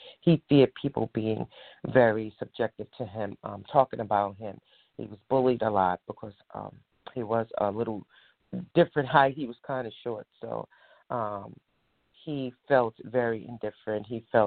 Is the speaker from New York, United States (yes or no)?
yes; New York, United States; now in Virginia, United States; I live in Virginia. I'm originally from New York. I moved here in Virginia in 2008